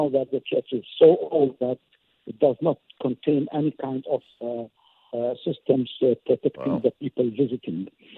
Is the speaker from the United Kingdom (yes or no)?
no; Jerusalem, Jerusalem District, Israel; I am a Jerusalemite. I'm from Jerusalem